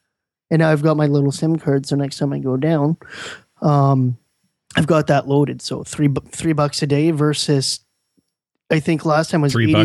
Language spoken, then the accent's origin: English; Canada; as a Canadian going to the States, I used to use the Rogers US plan thing.